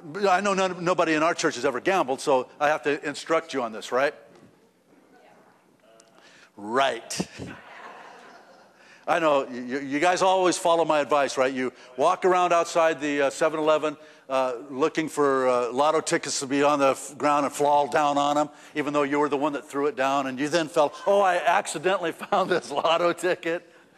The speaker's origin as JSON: {"language": "English", "town": "Reno", "region": "Nevada", "country": "United States", "said": "I came from Reno. We had lots of suckers come through Reno."}